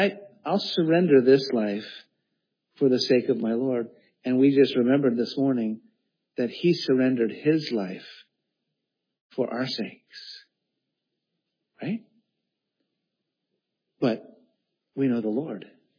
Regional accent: East Coast, United States; moved away; I grew up in the East Coast, right? Where it was, you know, green everywhere. And we had lots of, but when I first moved to Southern California, and that's the climate, more like Israel, actually.

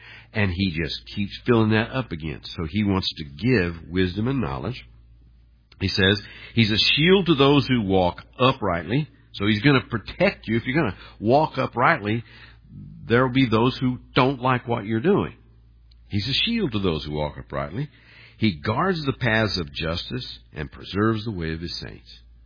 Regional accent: Harrison, Arkansas, United States; also born or lived in Independence, Missouri; When we moved from Independence, Missouri, down to Harrison, Arkansas, I went to school at a very, very small school. Well, the population of the town we moved to was 282 at its high point.

